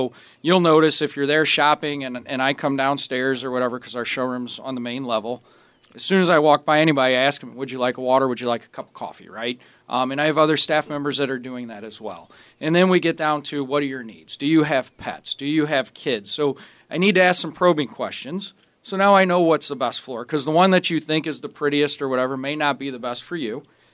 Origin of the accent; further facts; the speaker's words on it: St. Louis, Missouri, United States; Yes, we're born and raised in St. Louis, right? Maybe it's bad. We've probably never lived anywhere else